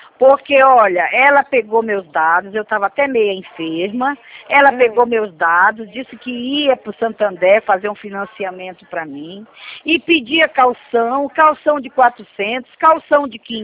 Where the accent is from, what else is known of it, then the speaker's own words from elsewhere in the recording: Porto Velho, Rondônia, Brazil; Eu sou de Porto Velho, Rondônia.